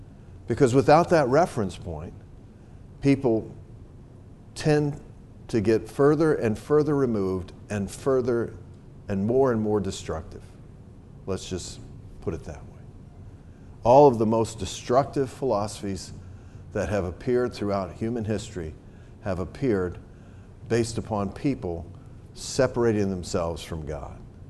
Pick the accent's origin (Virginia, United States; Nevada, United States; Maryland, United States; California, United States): Virginia, United States; For example, I grew up in Virginia. My grandparents had a farm that has been in our family for well over 100 years.